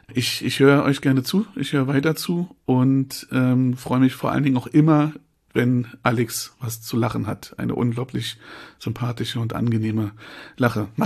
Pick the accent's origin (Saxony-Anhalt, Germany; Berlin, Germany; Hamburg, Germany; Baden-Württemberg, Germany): Berlin, Germany; born there; Jahrgang 82. Geboren in Berlin-Friedrichshain.